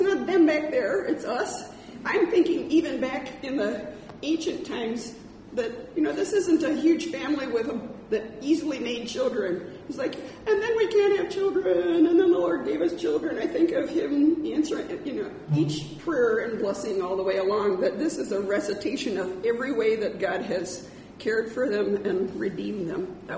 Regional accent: United States; I, as an American with a ton of food and great riches at all times

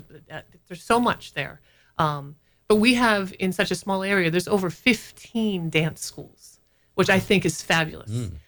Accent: New York, United States; now in Bangor, United States; We came from New York.

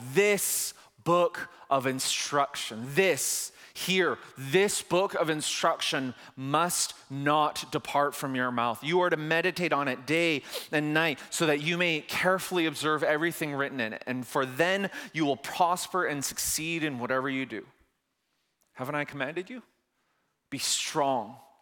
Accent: Canada; I'm Korean, my wife is Chinese, we're Canadian

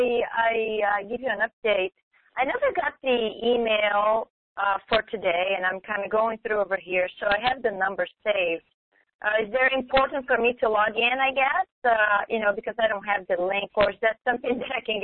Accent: Brazil; English is a second language; There's a little bit of an accent. I'm originally from Brazil.

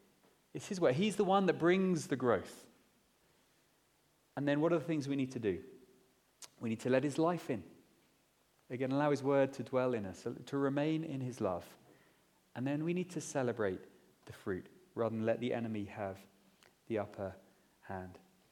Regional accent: United Kingdom; Maybe, and being British, we're terrible at celebrating, actually.

